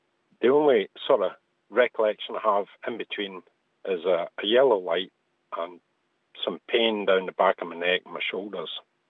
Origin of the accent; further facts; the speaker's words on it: Glasgow, Scotland, United Kingdom; now in Worcestershire, United Kingdom; 48 years old. I stay in Worcestershire now, but I come from Glasgow.